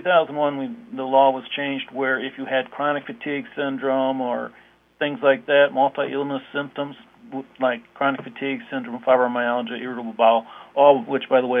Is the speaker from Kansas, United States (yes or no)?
yes; Kansas, United States; We're from Kansas. We're used to hot weather.